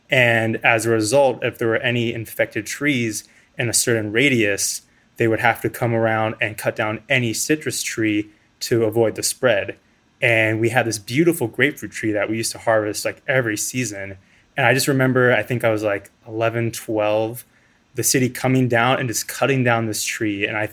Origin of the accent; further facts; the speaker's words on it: Florida, United States; And, you know, I grew up in South Florida. My home in South Florida had lots of different fruit trees